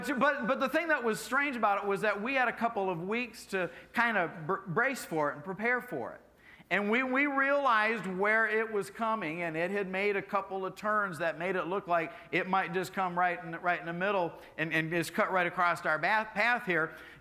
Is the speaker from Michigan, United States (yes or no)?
yes; Michigan, United States; also born or lived in Indiana; now in Florida, United States; I grew up in Michigan and up in the Midwest, and lived in Indiana for many years.